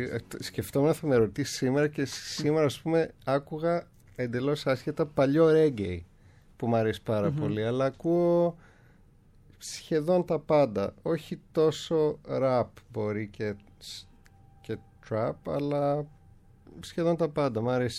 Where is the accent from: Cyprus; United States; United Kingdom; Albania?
United Kingdom; London; εγώ μεγάλωσα στο Λονδίνο